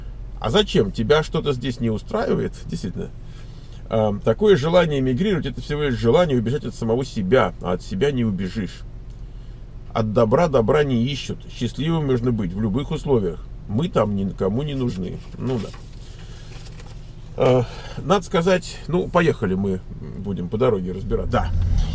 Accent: Moscow, Russia; Я сам из Москвы, Россия.

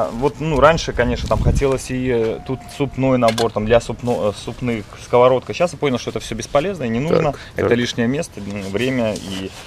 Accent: Belarus; Я сам с Беларуси, и мой дом находится в Беларуси, живут мои родители.

